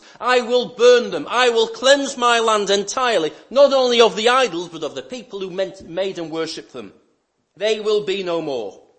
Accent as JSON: {"language": "English", "town": "Lancaster", "region": "North West England", "country": "United Kingdom", "tie": "born or raised there", "said": "I was brought up in Lancaster"}